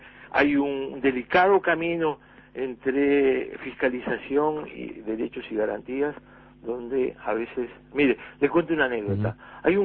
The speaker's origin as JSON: {"language": "Spanish", "country": "Uruguay"}